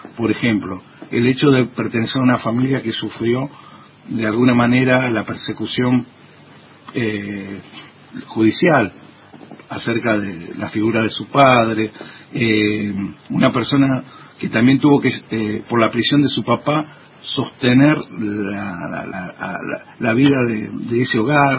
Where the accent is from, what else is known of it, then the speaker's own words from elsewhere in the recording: Rosario, Santa Fe, Argentina; como rosarino que soy